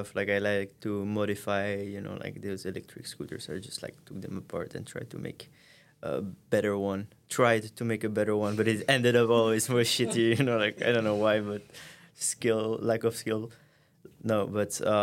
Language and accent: English; Tervuren, Flemish Brabant, Belgium; now in Maastricht, Netherlands; I'm from Belgium, from Tervuren, which is a little city right under... I mean, I think we can call it more like a town than a city, right under Brussels.